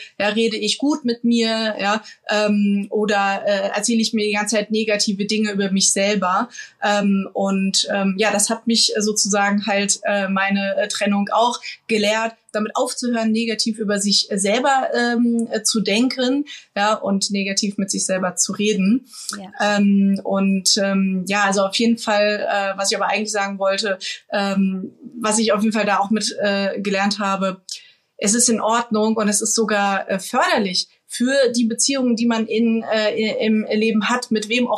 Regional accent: Frankfurt, Hesse, Germany; früher als Kind waren wir in Hessen, ich komme aus Frankfurt

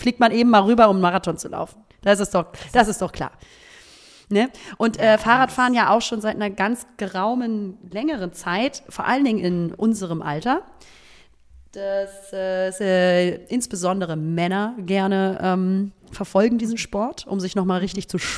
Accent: Hamburg, Germany; das ist halt meine Heimatstadt.

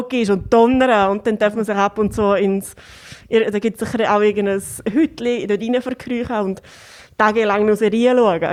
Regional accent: Graubünden, Switzerland; als Bündnerin wirst du recht, ja

